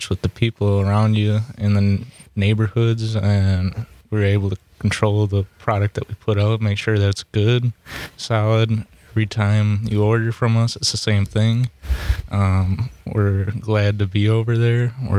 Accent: Madison, Wisconsin, United States; We're over on the southeast side.

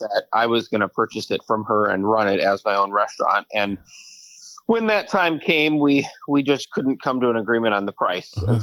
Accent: Auburndale, Wisconsin, United States; Well, originally I'm from Auburndale.

